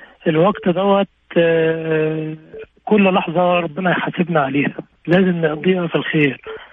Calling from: Riyadh, Riyadh Province, Saudi Arabia; انا بكلمكم من الرياض ان شاء الله.

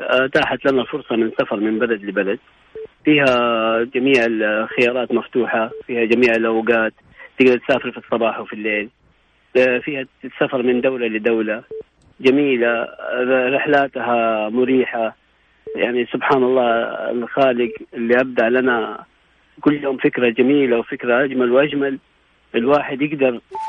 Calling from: Jeddah, Makkah Province, Saudi Arabia

